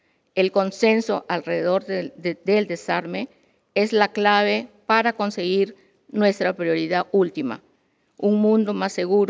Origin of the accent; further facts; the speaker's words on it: Peru; uno de los propósitos fundamentales de la política exterior del Perú, que venimos impulsando en mi país